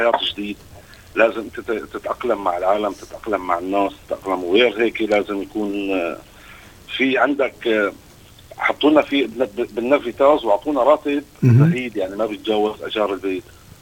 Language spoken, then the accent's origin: Arabic; Syria; moved away as an adult; also born or lived in Lebanon; واشتغلت شوي بدبي وشوي بالسعوديه ودول الخليج، يعني شوي رجعت على سوريا اشتغلت، لحتى انه صار في حرب عندنا بسوريا فاضطرينا ننزح ونطلع لبلد ثاني. طلعنا على لبنان، قعدنا 4 سنوات بلبنان